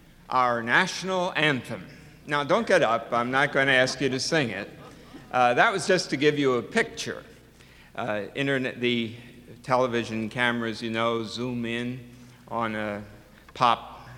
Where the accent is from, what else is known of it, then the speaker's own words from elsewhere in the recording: Philadelphia, Pennsylvania, United States; I won't talk about football because I'm from Philadelphia